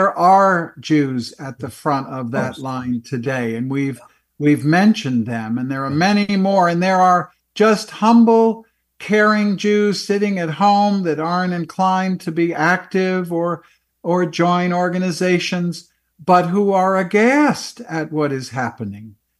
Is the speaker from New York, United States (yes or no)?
yes; New York, United States; I grew up in Long Island. I had a lot of Jewish friends.